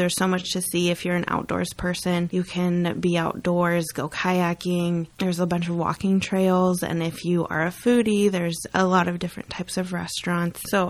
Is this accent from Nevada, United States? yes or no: no; California, United States; I'm from California.